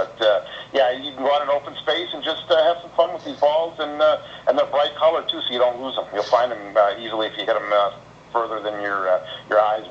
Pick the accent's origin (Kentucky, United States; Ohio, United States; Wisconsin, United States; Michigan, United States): Wisconsin, United States; Wisconsin has, I'm from Wisconsin, great golf fans up there